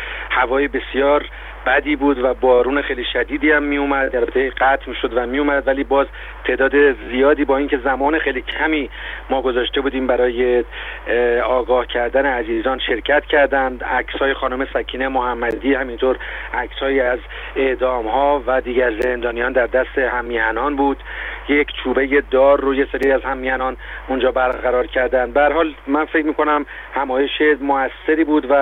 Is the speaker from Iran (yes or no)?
yes; Iran; هممون دیگه در این شرایط بسیار حساس کشورمون به عنوان یک ایرانی